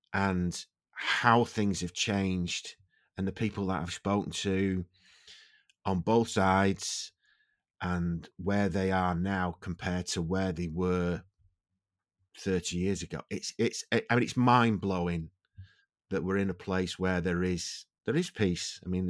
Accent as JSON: {"language": "English", "town": "Manchester", "region": "North West England", "country": "United Kingdom", "tie": "born there", "said": "I was born in Manchester and I went to town or Manchester city centre of a weekend"}